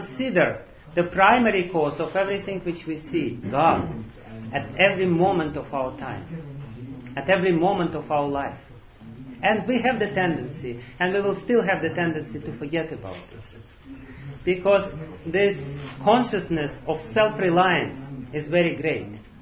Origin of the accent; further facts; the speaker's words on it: Russia; We are in Germany, you know, we should be right in time. You know, and I'm from Russia.